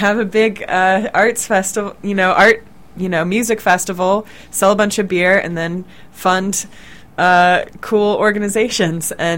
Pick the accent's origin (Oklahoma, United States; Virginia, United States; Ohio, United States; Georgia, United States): Ohio, United States; Columbus; You know, I'm from Columbus. I've lived here for such a long time. I remember going to ComFest when I was in high school